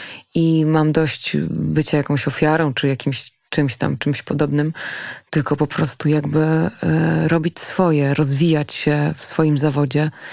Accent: Hamburg, Germany; first language German; Wychowywałam się, urodziłam się w Hamburgu i przez pierwsze 6 lat mówiłam po niemiecku.

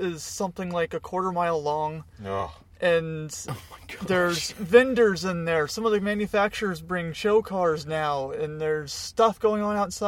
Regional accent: Tucson, Arizona, United States; So I grew up in Tucson, and one year we went up to Scottsdale.

